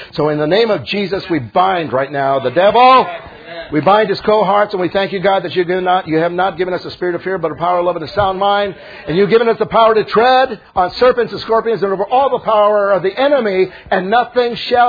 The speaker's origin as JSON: {"language": "English", "region": "California", "country": "United States", "said": "my wife and I came from California. We were from Calvary Chapel, as Pastor Kevin had mentioned, and we've been up here for 19 years"}